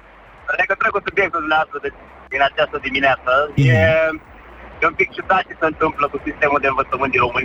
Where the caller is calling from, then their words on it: England, United Kingdom; vă sunt din Anglia.